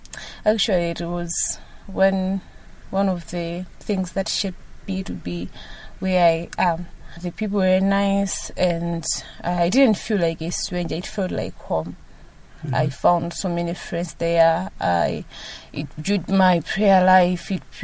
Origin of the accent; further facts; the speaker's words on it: Blantyre, Southern Region, Malawi; now in Lilongwe, Malawi; I am currently staying in Lilongwe, Area 25, but I'm from Blantyre.